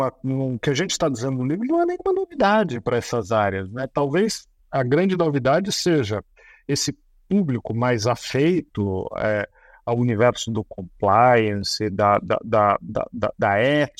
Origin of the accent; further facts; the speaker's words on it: Botucatu, São Paulo, Brazil; Eu sou lá de Botucatu, interior de São Paulo, cidade, o centro, pivotal do centro-oeste paulista, né?